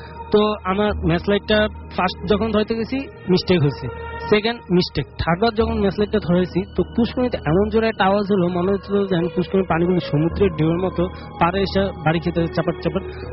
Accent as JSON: {"language": "Bangla", "town": "Chandpur", "region": "Chittagong Division", "country": "Bangladesh", "tie": "born or raised there", "lives_now": "Dhaka, Bangladesh", "said": "আমি ঢাকা মিরপুর থেকে আসছি, আমার হোমটাউন হলো চাঁদপুরে। তো আমার ঘটনাটা চাঁদপুরে, আমার দেশের বাড়ি চাঁদপুরে।"}